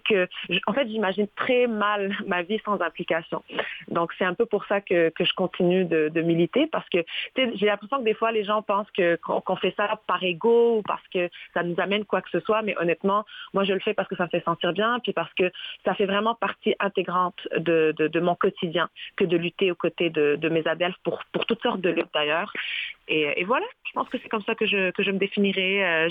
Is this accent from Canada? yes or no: yes; Trois-Rivières, Quebec, Canada; born or raised there